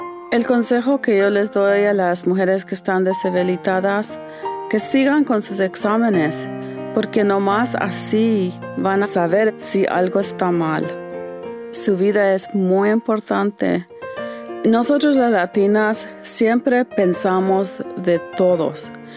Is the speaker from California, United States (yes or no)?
no; New Mexico, United States; Soy Latina de Nuevo México y muy orgullosa.